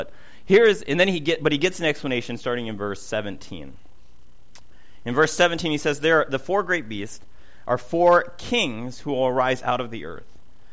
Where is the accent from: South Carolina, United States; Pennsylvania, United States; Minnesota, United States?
Minnesota, United States; I'm from Minnesota, so not Minnesota, Minnesota.